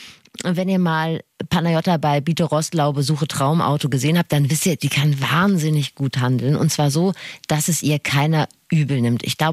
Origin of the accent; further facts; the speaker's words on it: Rhineland, Germany; Wir sind Rheinländerin. Wir können einfach direkt kommunizieren und das nimmt uns vielleicht keiner übel.